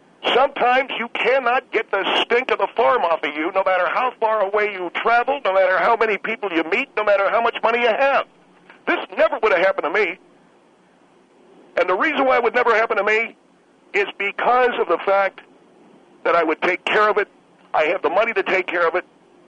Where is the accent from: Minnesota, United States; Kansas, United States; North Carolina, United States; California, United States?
California, United States; Beverly Hills; and excuse me for saying this, I come from Beverly Hills.